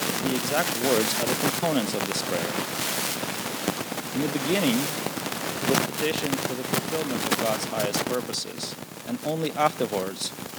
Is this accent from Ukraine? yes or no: yes; Ukraine; English is a second language; now in Canada; I grew up in Ukraine and I live a bigger part of my life in Canada now.